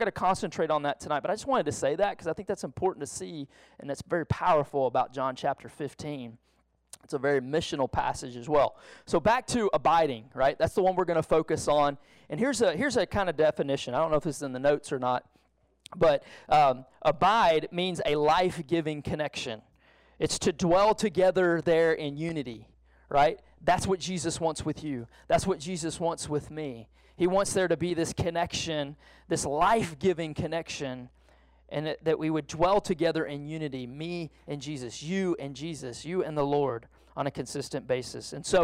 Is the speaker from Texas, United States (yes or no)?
yes; Texas, United States; I'm from Southeast Texas. I may pronounce them a little differently.